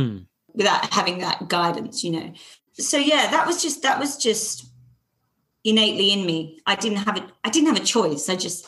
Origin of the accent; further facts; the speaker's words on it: Perth, Western Australia, Australia; I was from Perth, from a suburb that there was not a lot of culture in Perth.